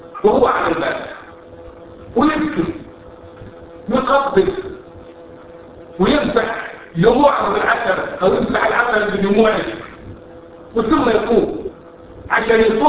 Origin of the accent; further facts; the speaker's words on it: Cairo, Cairo Governorate, Egypt; يصلي عندنا في القاهرة في مصر